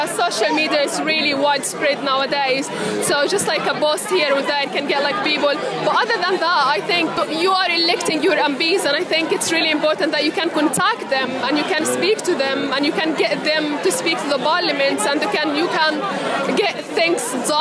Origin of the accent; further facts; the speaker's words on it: Gaza, Gaza Strip, Palestine; English is a second language; moved away as an adult; So 4 years ago, I left my hometown. It's called Gaza, to the south of Palestine. It was 2013. I was still 22, and it was the first time ever in my life I could travel outside 360 square kilometers.